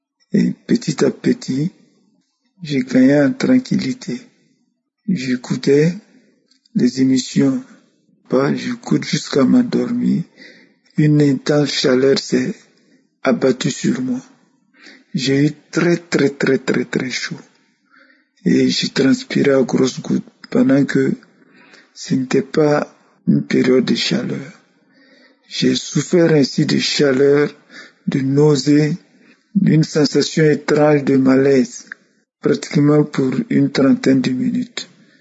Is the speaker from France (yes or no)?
no; Burkina Faso; Shalom, moi je suis du Burkina Faso.